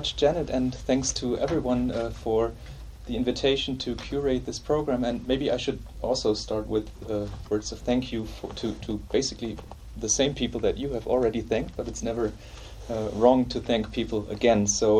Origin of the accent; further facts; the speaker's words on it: Leverkusen, North Rhine-Westphalia, Germany; And I was brought up in Leverkusen, very close to Cologne